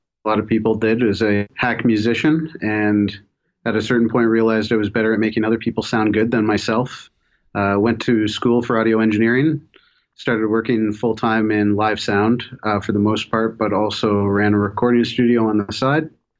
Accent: Toronto, Ontario, Canada; now in Vancouver, Canada; I was from Toronto originally

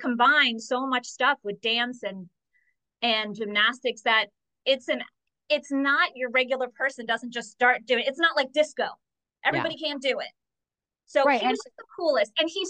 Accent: Brooklyn, New York, United States; Well, first of all, I'm from Brooklyn, where breakdancing was huge when I was younger.

